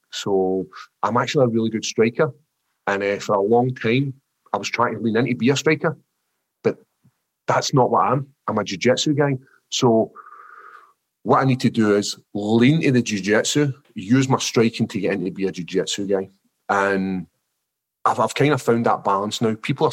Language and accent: English; Scotland, United Kingdom; accent: Scottish; the only issue I've got is my actual Scottish accent's so thick.